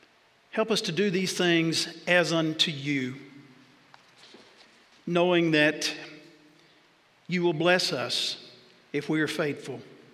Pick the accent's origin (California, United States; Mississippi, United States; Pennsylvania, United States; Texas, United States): Texas, United States; Jacksonville; He lived in Dallas, about 150 miles away from my hometown of Jacksonville, Texas.